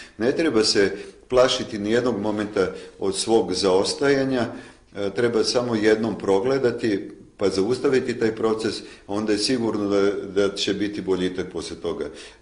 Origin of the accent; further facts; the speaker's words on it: Leskovac, Jablanica District, Serbia; born there; Uzgred sam rođen u Leskovcu.